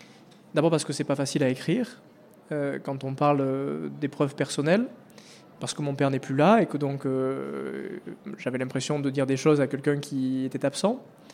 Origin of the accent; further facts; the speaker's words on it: Labastide-Murat, Occitanie, France; Moi, je viens du Lot. J'y ai grandi, j'y suis né. J'en suis très peu sorti, en réalité. Je viens d'une famille qui ne faisait pas de politique.